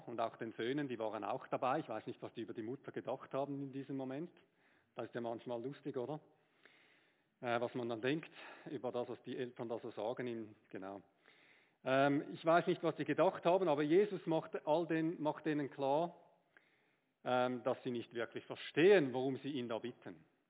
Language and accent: German; Switzerland; wie wir das auch tun würden, als Schweizer mindestens